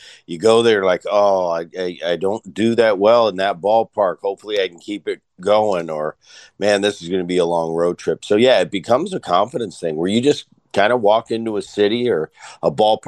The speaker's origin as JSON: {"language": "English", "region": "New Jersey", "country": "United States", "tie": "born or raised there", "also_born_or_lived": "California", "said": "I grew up in New Jersey. You know, I grew up, my dad played for the Phillies early in my life. So my childhood was in Jersey. I came to California late and I just went to high school there."}